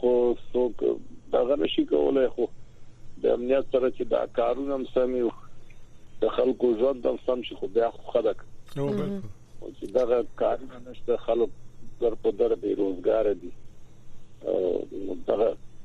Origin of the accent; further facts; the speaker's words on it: Afghanistan; موږ خو په افغانستان کې ناست یو، په خپل کلي کې ناست یو